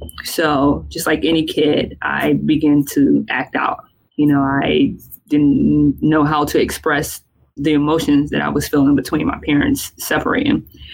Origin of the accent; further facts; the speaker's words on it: North Carolina, United States; I was raised in Bertie County. It's not much to do there.